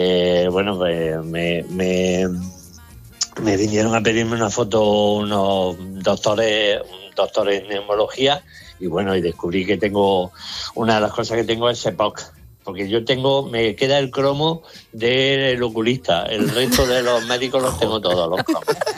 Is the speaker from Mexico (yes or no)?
no; Spain; como soy español